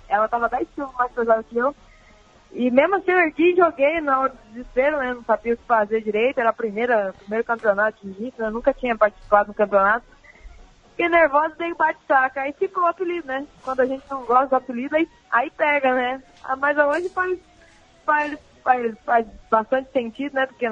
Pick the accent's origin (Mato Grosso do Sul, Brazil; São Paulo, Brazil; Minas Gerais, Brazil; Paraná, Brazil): Paraná, Brazil; Eu sou do Paraná. É porque a família da minha mulher tá aqui em casa, eles são mineiros.